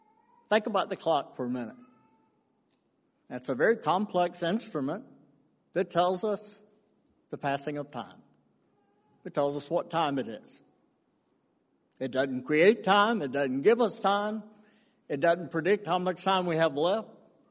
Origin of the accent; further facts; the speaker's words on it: St. Augustine, Florida, United States; I was raised in St. Augustine